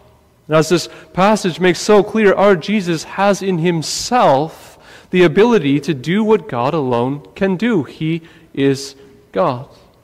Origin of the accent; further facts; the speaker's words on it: Great Lakes, United States; I grew up near Lake Erie.